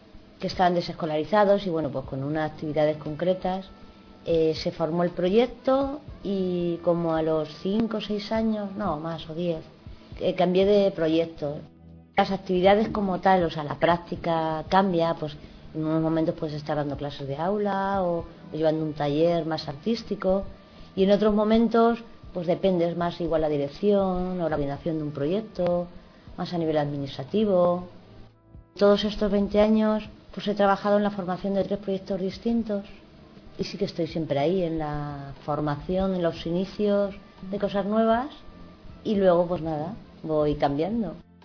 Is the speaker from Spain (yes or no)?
yes; Madrid, Community of Madrid, Spain; Soy educadora social y soy de Villaverde Alto.